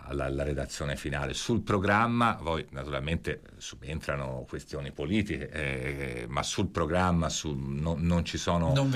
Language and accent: Italian; Florence, Tuscany, Italy; noi siamo fiorentini e siamo abituati a avere un'ottica fiorentina